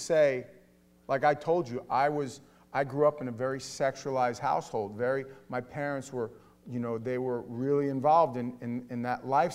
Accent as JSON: {"language": "English", "town": "Manhattan", "region": "New York", "country": "United States", "said": "But I'm from the city. I'm from Manhattan."}